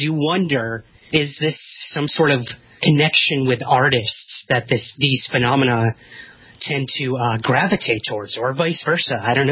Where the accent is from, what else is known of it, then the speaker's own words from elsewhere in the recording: Syracuse, New York, United States; having had a UFO sighting in my hometown of Syracuse, New York, where … was born as well.